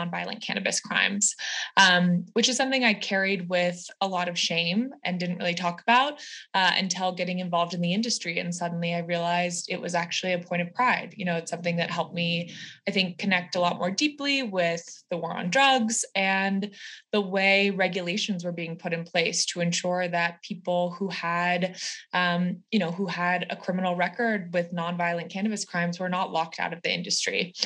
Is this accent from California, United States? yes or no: yes; San Francisco, California, United States; Rachel and I grew up together in San Francisco.